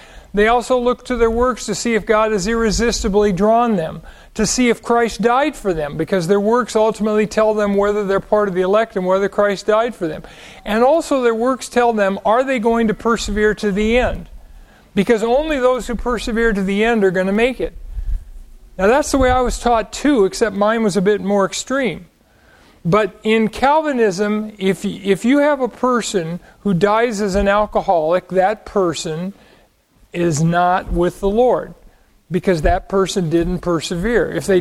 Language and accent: English; California, United States; I grew up in Southern California in a Pentecostal holiness group.